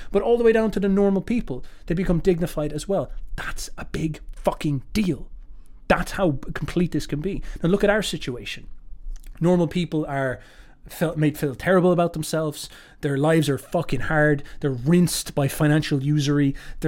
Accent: Ireland; I'm told that I'm evil because I'm white, even though I'm Irish.

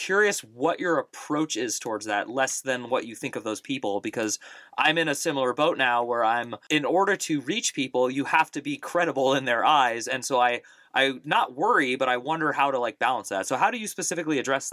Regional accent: California, United States; we're both from California

